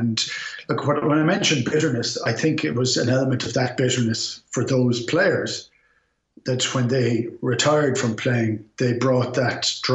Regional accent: Killaloe, Munster, Ireland; But for me, it was growing up in Killaloe.

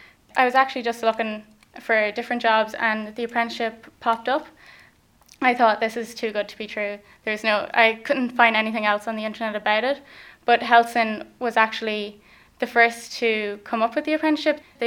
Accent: Leinster, Ireland; I'm from Louth, and I was going to college down the country

